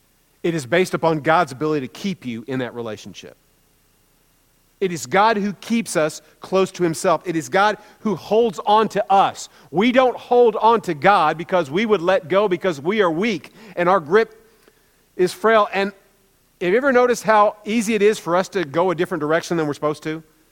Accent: Midwest, United States; I grew up in Tornado Alley. Many of you probably know that, in the Midwest.

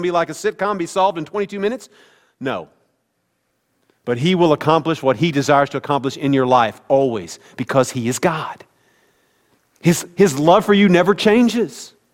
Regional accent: Midwest, United States; Many of you know I grew up in the Midwest. We do not have oceans in the Midwest.

